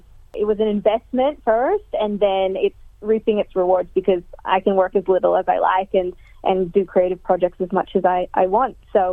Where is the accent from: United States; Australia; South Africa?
Australia; even though I'm Filipino and my character's Filipino, I grew up in Australia